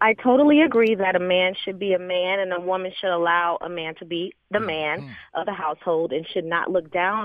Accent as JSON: {"language": "English", "town": "Atlanta", "region": "Georgia", "country": "United States", "moved": "yes", "lives_now": "Washington, United States", "said": "But I'm originally from Atlanta. Mm. And when I moved to the D.C. area, guys, you have it totally reversed."}